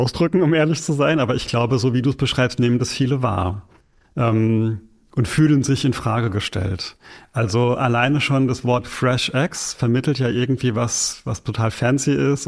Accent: Rhineland-Palatinate, Germany; als Pfälzer

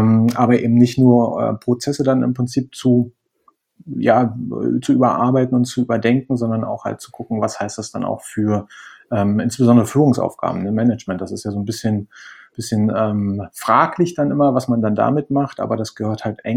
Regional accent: Berlin, Germany; moved away as an adult; now in Spain; Ich komme ursprünglich aus Berlin, aber vor anderthalb Jahren nach Spanien gezogen.

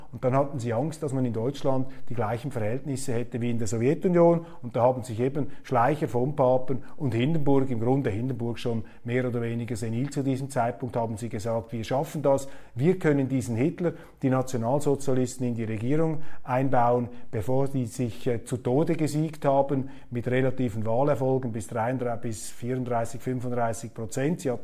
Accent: Switzerland; Aber als Schweizer sträubt sich etwas in mir.

